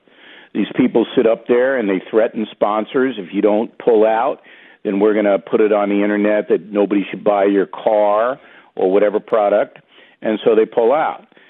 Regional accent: Long Island, New York, United States; I'm from Long Island.

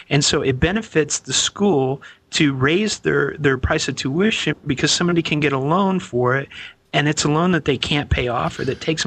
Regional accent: Petaluma, California, United States; I'm from Petaluma.

